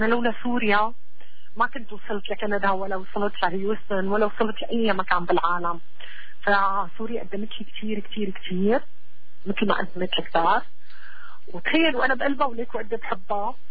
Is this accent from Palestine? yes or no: yes; Palestine; also born or lived in Syria; والله أنا حدا فلسطيني، يمكن محظوظة أني أخذت نصين، سوري وفلسطيني